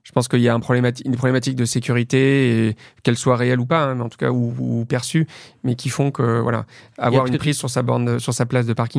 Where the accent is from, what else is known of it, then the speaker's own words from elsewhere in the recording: Lyon, Auvergne-Rhône-Alpes, France; moved away as an adult; J'ai grandi dans la banlieue est de Lyon. Je suis resté à Lyon jusqu'à mes 20 ans, classe prépa, et puis voilà, mon école d'ingénieur m'a amené à Paris.